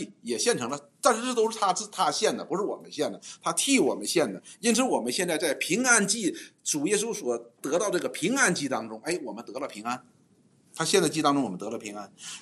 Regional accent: China; 像我们中国人每年到时间就过春节

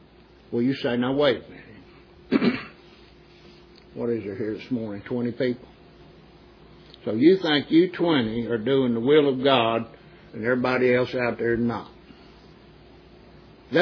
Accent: United States; We grew up in the United States and the majority is always right.

